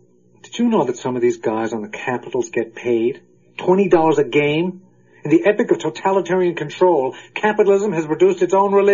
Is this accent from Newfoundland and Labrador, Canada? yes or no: yes; St. John's, Newfoundland and Labrador, Canada; born there; I was born in St. John's in 1949. Middle-class parents living in a bourgeois dream fantasy.